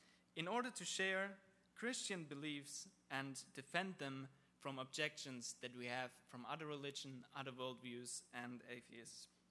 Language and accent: English; Germany; I've been growing up in Germany in a Christian family